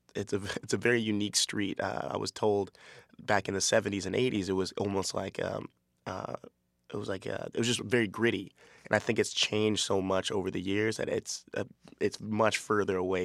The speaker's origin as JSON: {"language": "English", "town": "Boston", "region": "Massachusetts", "country": "United States", "said": "but I'm also I was originally from Boston, so. I don't know if my pronunciation is the truth when it comes to Ponce."}